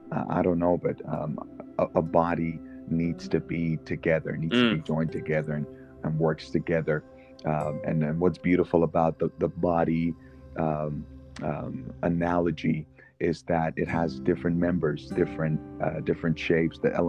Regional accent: Netherlands; also born or lived in Ghana; I'm 27 years old, and I live in the Netherlands. I was born in Ghana originally, where my parents went to the United Pentecostal Church. And when we moved to the Netherlands, we found the same church

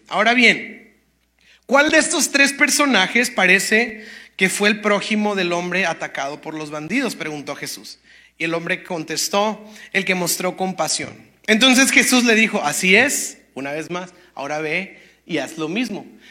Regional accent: Monterrey, Nuevo León, Mexico; cuando como regios, pues hay una vida social

